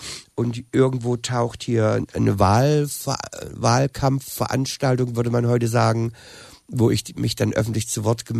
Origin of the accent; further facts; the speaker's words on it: Germany; oder ich bin ja in der DDR aufgewachsen.